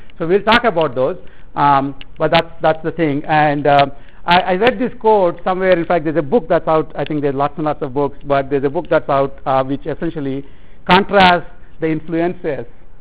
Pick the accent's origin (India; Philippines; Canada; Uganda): India; Peddapuram, Andhra Pradesh; accent: East Coast; English is a second language; now in United States; Although you probably can't tell from my flawless East Coast accent, I'm actually from India. And when I was growing up in a little town called Peddapuram